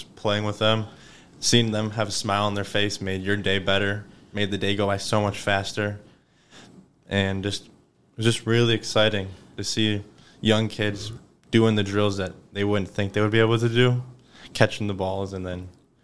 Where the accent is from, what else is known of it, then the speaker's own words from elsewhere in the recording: Attica, New York, United States; I'm from Attica, New York, a sports management major with a minor in information systems.